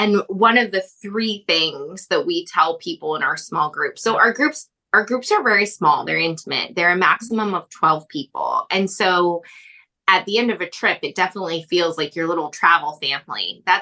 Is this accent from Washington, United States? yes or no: yes; Seattle, Washington, United States; And I told you, I'm from Seattle. And there is this curse that everybody says people from Seattle have, where they take the rain with them everywhere.